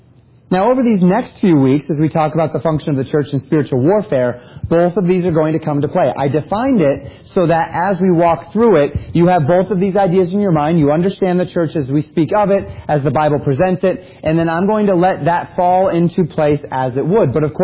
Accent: Colorado, United States; also born or lived in Florida; now in Minnesota, United States; I grew up on the Front Range in Colorado. Then I spent 8 years living in the Florida Panhandle before, of course, spending my 10 years here in Minnesota.

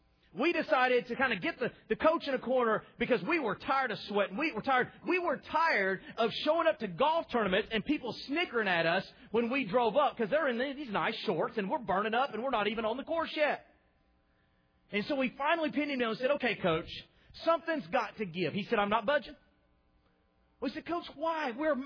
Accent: Texas, United States; Now, let me remind you, in case you've forgotten, I'm from Texas, one of the hottest places known to man on this side of the Atlantic.

